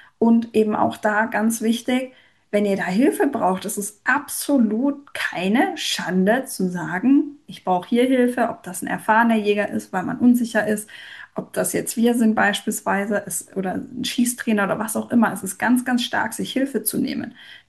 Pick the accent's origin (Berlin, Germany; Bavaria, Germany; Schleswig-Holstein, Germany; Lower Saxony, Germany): Bavaria, Germany; ich bin aus Bayern und bin großer Fan von meinem Bundesland